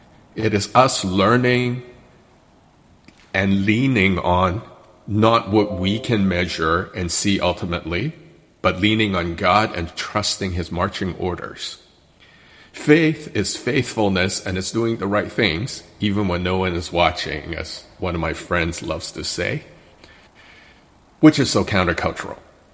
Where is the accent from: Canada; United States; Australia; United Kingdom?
Canada; which is very uncomfortable to read as a Canadian